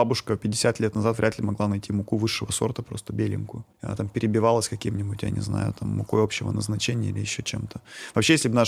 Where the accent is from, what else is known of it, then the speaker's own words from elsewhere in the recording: Dobryanka, Perm Krai, Russia; also born or lived in Moscow; я родом из маленького городка уральского, вот, который называется Добрянка. Вот, фактически это такое полусело, полугород.